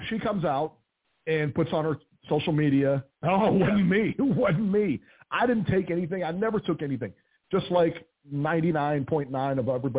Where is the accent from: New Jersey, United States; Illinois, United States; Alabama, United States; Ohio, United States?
Ohio, United States; I know for a fact that I am from Ohio.